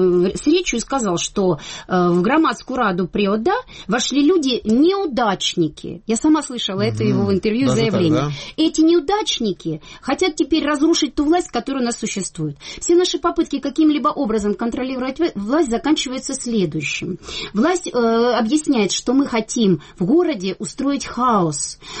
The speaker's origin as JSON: {"language": "Russian", "town": "Bakhmut", "region": "Donetsk Oblast", "country": "Ukraine", "tie": "born or raised there", "said": "Я прям вчера с этой территории приехала, и туда же возвращаюсь, и, как вы понимаете, коренная бахмутчанка, продолжаю там жить и буду жить дальше."}